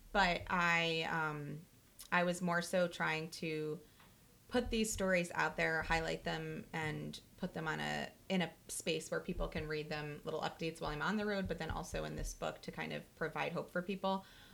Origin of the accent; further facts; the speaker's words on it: New York, United States; I'm here from New York.